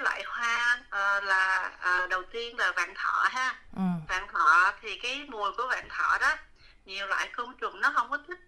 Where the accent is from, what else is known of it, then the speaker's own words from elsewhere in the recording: Saigon, Ho Chi Minh City, Vietnam; moved away; Mình là phải nói là dân Sài Gòn chính gốc ha, chưa bao giờ biết làm vườn là gì. Thì ở Việt Nam là chỉ biết ăn học thôi, đâu có biết mà trồng cây này nọ đâu. Thì tới khi qua bên đây